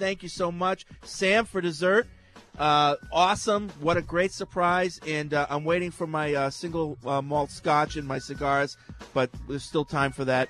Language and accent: English; Bermuda; I'm from Bermuda. Still looking for a pin on your map.